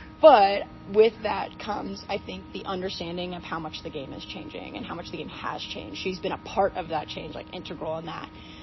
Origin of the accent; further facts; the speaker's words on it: South Carolina, United States; also born or lived in Portland, United States; so I'm from South Carolina, so there were no mountains. I'm from the coast, so I grew up on the beach.